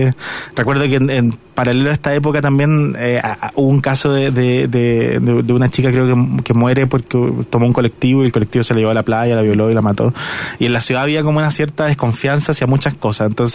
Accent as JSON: {"language": "Spanish", "town": "Iquique", "region": "Tarapacá", "country": "Chile", "moved": "yes", "said": "Además, yo igual me fui hace mucho tiempo de Iquique, no tengo muchos amigos, digo, no había ninguna conexión"}